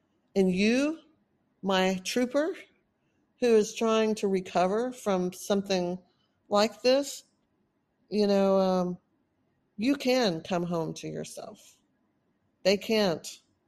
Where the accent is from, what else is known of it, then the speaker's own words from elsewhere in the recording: Texas, United States; accent: Texan; You know, that's my roots. I've been in Texas most of my life. Of course I sound like a Texan.